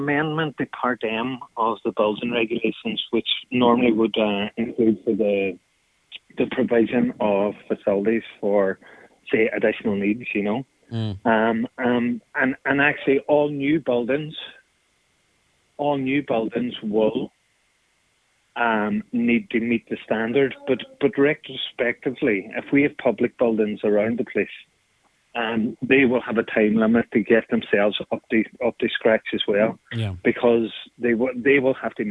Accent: County Donegal, Ireland; now in Dublin, Ireland; To be honest, I grew up in Donegal. So we go back, and I now live in Dublin.

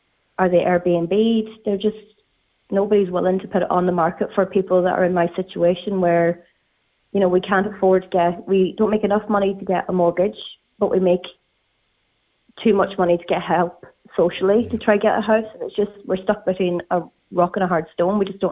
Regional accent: Ulster, Ireland; So we moved back up from Westmead. I'm originally from Donegal.

